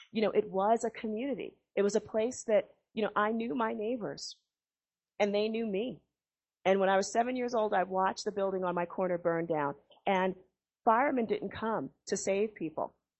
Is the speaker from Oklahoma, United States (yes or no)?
no; Bronx, New York, United States; I'm from the South Bronx, and I grew up there